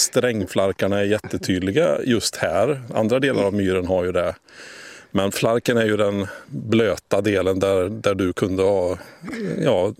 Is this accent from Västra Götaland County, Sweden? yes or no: yes; Västra Götaland County, Sweden; I mina hemtrakter i Västergötland, där finns det faktiskt några lokaler med myrlilja fortfarande.